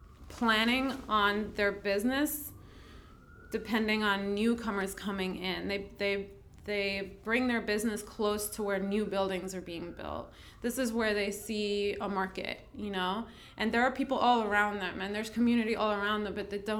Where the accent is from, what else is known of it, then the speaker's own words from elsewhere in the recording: New York, United States; Also growing up, like I grew up in Westchester. I went to part of high school in the Upper West Side.